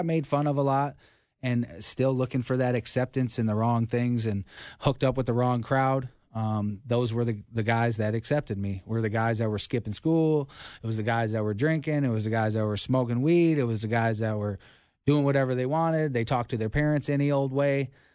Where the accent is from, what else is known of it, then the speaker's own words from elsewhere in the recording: Louisiana, United States; I grew up in Louisiana, and as I grew up in, let's say, a broken home.